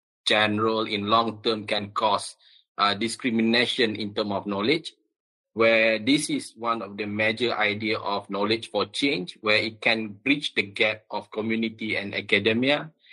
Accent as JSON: {"language": "English", "country": "Malaysia", "said": "I'm from Malaysia, a very small country at the Southeast Asia, neighboring to Singapore, Thailand, as well as Indonesia."}